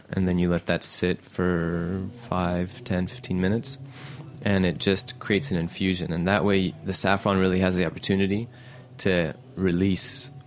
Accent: Saudi Arabia; Cause I grew up in Saudi Arabia, and I'm half Egyptian

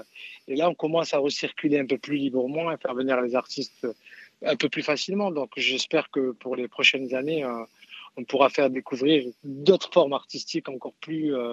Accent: France; Moi, je vis, j'ai grandi en France

